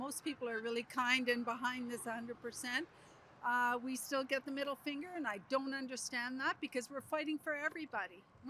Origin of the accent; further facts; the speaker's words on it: Cochrane, Alberta, Canada; I'm from Cochrane, just up the highway.